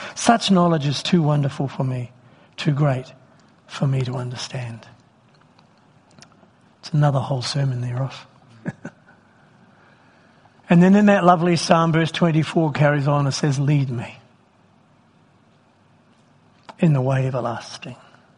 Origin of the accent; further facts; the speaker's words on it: Wellington, New Zealand; I grew up in Wellington